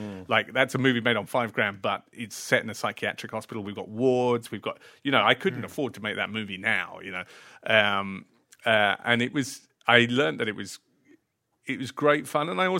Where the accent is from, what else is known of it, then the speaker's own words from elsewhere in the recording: Cambridge, East of England, United Kingdom; I grew up in Cambridge, that well-known horror town.